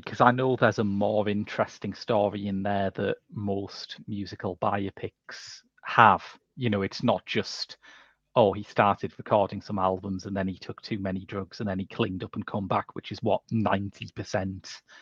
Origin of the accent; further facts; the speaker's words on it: United Kingdom; it was quite shocking to me as a British person to find out that ska predated reggae, because of course in British terms we experienced that the other way around.